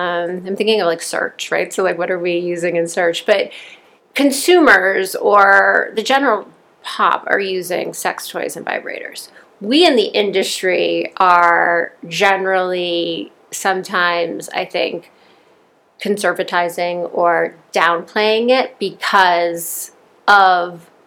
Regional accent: Boston, Massachusetts, United States; So I'm from Boston, outside of Boston.

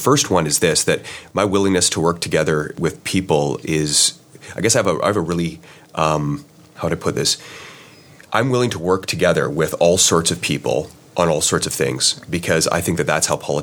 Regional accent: Canada; maybe I'm speaking more about as a Canadian

